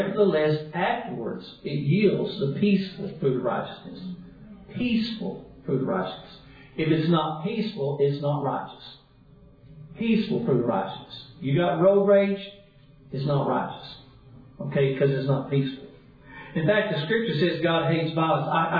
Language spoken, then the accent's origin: English; Dallas, Texas, United States; I grew up in Dallas, you know, had to put on those gym shorts